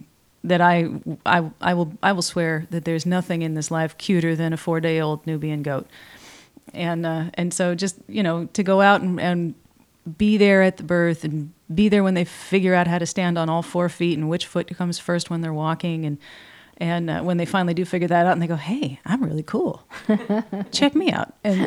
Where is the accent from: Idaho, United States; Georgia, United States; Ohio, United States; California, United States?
California, United States; and I grew up in Humboldt County, and I grew up with chickens and a horse